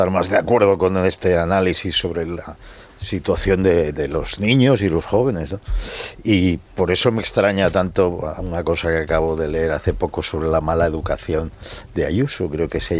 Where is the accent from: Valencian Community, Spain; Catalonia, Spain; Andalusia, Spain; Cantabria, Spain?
Catalonia, Spain; como catalán de origen, No puedo admitir.